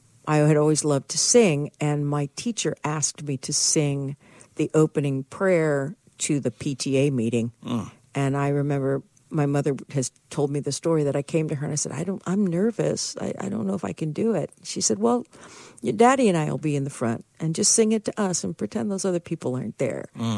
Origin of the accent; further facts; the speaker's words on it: Burlington, Vermont, United States; born there; I was adopted from an orphanage when I was 7 days old. I was born in Burlington, Vermont. And my father, my adopted father, Milton, was in the Air Force.